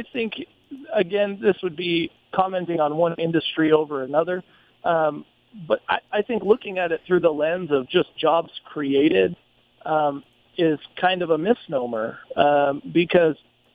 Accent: Arizona, United States; My home state, for instance, I grew up in Arizona

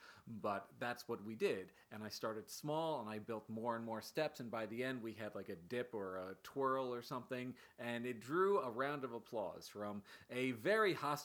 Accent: Ireland; but I'm Irish, and 1917 sticks out in my mind also.

